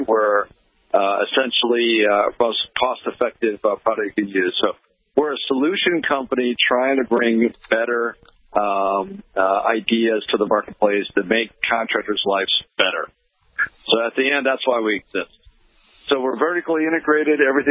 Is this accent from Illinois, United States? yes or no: yes; Chicago, Illinois, United States; By the way, I'm from Chicago, so that's great to hear you like that, pal.